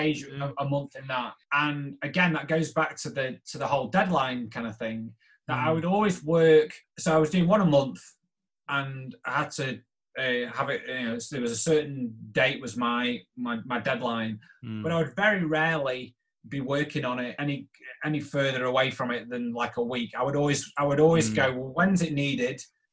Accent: Macclesfield, North West England, United Kingdom; people in my hometown here kind of know my stuff. And I've been fortunate enough to do things for a number of local businesses. So my work, you know, from time to time can be seen around Macclesfield, which is really nice.

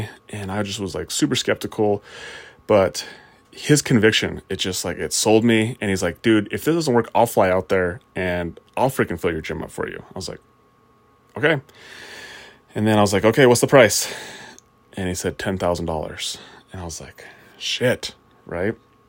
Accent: Utah, United States; born there; also born or lived in Germany / Texas / Montana; where I was born in Utah, and then we lived in Germany, and then Texas, we ended up in Montana.

